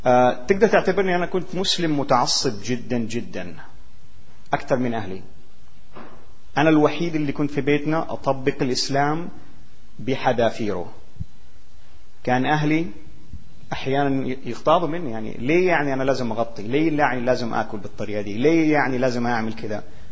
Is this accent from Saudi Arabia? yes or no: yes; Saudi Arabia; أنا ولدت وعشت في السعودية، عشت طول عمري في السعودية وأنا هناك اتولدت.